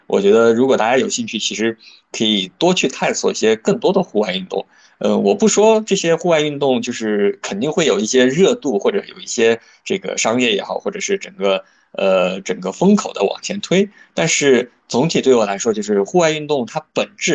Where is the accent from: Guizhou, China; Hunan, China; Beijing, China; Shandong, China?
Guizhou, China; Guiyang; moved away as an adult; now in Shanghai, China; 因为我老家是在贵州那边，贵阳、云贵川那边其实山路很多